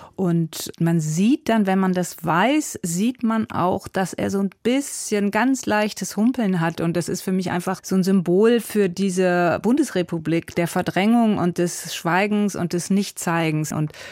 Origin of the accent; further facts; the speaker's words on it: Cologne, North Rhine-Westphalia, Germany; ich bin in Köln eigentlich in der Großstadt aufgewachsen, aber in einem Vorort Köln-Bickendorf und dieses Dorf, das steht auch. Ich bin eigentlich, obwohl ich 62 geboren bin, habe ich immer das Gefühl, ich bin wie in den 50er Jahren aufgewachsen.